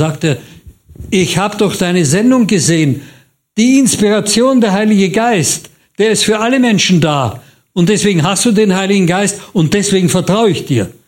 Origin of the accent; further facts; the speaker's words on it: Vienna, Austria; born there; Ich bin ja katholisch gewesen, ich bin in Wien geboren. Ich bin am Stephansdom gefirmt worden mit 12 Jahren.